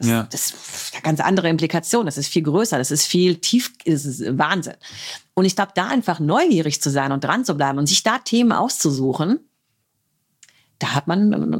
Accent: Heidelberg, Baden-Württemberg, Germany; also born or lived in Dublin / London; now in United States; Also ich bin ja Heidelbergerin, bin dort geboren, das ist einfach meine Heimatstadt, ne?

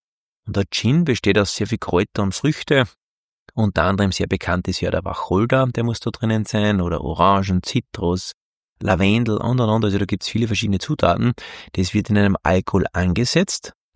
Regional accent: Alberndorf, Upper Austria, Austria; Bin geboren und aufgewachsen in Alberndorf und ist eine sehr traditionelle Gegend, würde ich zum Beispiel behaupten, und wo die Tradition und das Handwerk einfach nur groß geschrieben wird

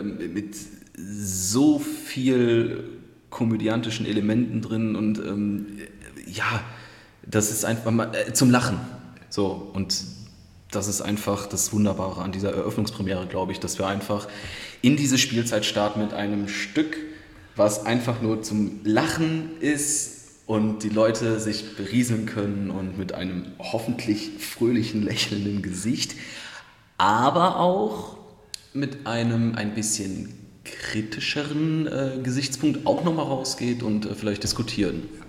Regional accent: Krefeld, North Rhine-Westphalia, Germany; also born or lived in Düsseldorf; Ich komme gebürtig aus Krefeld. Das ist bei Düsseldorf die Ecke. Also in Düsseldorf geboren, in Krefeld aufgewachsen.

